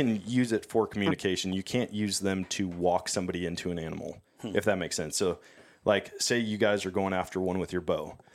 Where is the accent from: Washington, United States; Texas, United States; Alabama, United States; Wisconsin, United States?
Wisconsin, United States; Like growing up in Wisconsin, whitetail hunting, like you shoot an animal and it's like, yeah, if you get a follow-up shot, great.